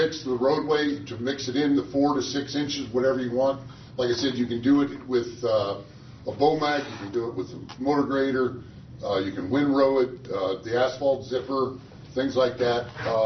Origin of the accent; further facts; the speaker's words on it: Colorado, United States; from, I'm from Colorado, so.